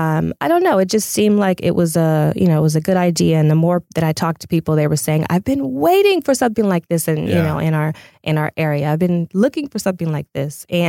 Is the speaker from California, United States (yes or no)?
yes; Pasadena, California, United States; Yes, I'm a native of LA County. Probably one of the few unicorns that are here.